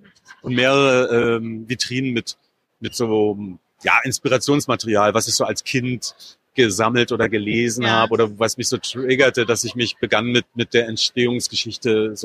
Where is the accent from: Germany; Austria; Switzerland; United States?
Germany; Saxony; Das ist so ein bisschen wie in meiner Heimat. Das erinnerte mich in vielerlei Hinsicht an die Oberlausitz oder an meine Gegend, wo auch Betriebe zumachten